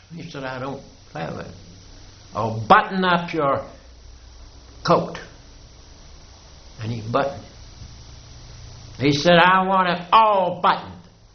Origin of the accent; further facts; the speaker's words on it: Virginia, United States; She knew I was from Virginia, so maybe that's the way they poured them.